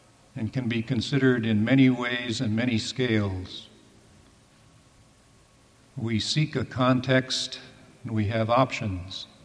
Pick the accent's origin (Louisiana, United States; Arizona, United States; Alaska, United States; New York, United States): Arizona, United States; Tucson; I'm an architect from Tucson